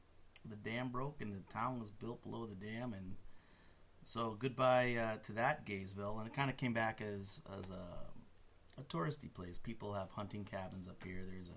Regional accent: Massachusetts, United States; moved away as an adult; now in Vermont, United States; Oh, I'm from Massachusetts.

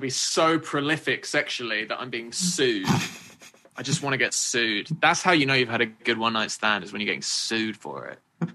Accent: United Kingdom; Because I'm British

